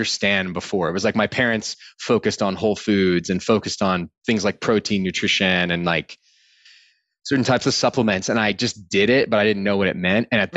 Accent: Austin, Texas, United States; I mean, I grew up in Austin, Texas and it was, I don't know if maybe it's because like the university culture there.

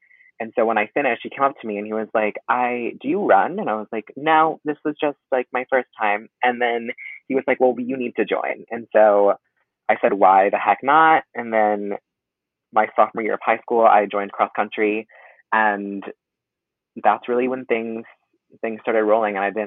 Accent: Southington, Connecticut, United States; I'm from Southington, Connecticut.

